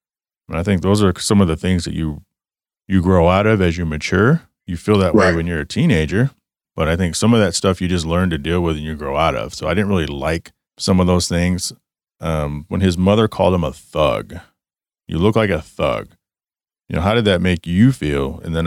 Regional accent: Garland, Texas, United States; You know, I was raised with white parents. I grew up in Garland, Texas.

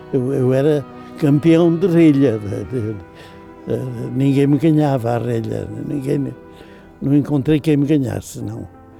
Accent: Mogadouro, Bragança, Portugal; Não só na minha aldeia, mas em quase todas as aldeias do concelho de Mogadouro.

